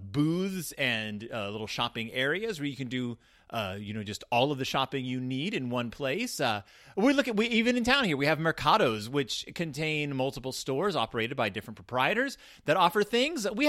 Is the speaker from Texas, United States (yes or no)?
yes; Spring, Texas, United States; Our mall was Willowbrook Mall. I grew up in Spring, Texas. In order to get to the mall, it was about a 15-minute drive from the house.